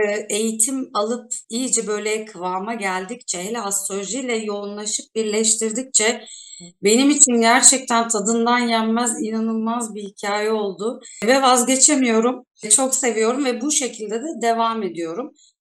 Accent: Istanbul, Turkey; now in Izmir, Turkey; Ben 1981 doğumluyum. İstanbulluyum ama şu an İzmir'de yaşıyorum.

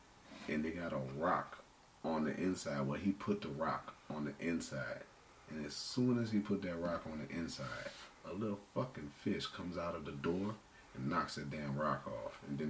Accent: New Orleans, Louisiana, United States; I felt that I was from New Orleans. I could go to Puerto Rico and walk around.

